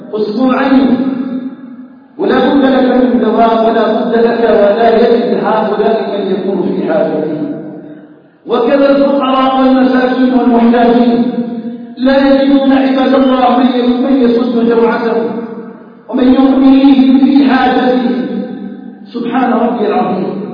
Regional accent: Algeria

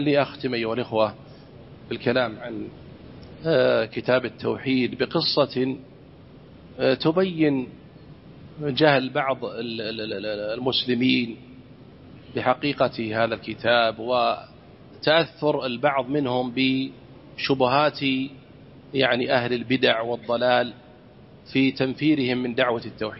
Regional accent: Saudi Arabia; أن يحفظ بلادنا المملكة العربية السعودية

